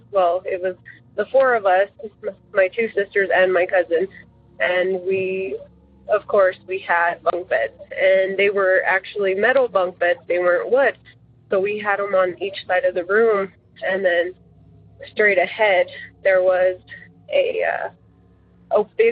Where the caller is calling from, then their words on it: Colorado, United States; I am calling from Colorado, and I just wanted to share my story.